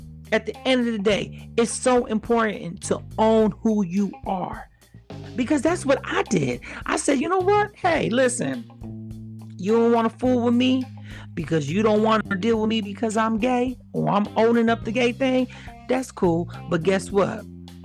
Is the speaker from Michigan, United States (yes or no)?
yes; Detroit, Michigan, United States; So I'm from Detroit. I'm representing.